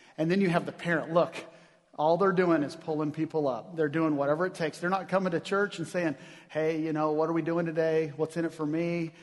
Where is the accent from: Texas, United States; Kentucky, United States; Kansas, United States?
Kansas, United States; And he's also from Wichita, Kansas, which happens to be my home state. He grew up 210 miles from me.